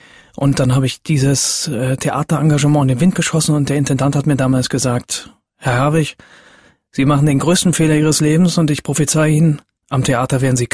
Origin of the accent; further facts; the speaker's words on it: Berlin, Germany; accent: Berlinerisch; Ich bin in Berlin geboren und bin hier auch aufgewachsen und zur Schule gegangen und beherrsche eigentlich überhaupt keine Dialekte, außer Berlinerisch, weil ich eben hier geboren bin.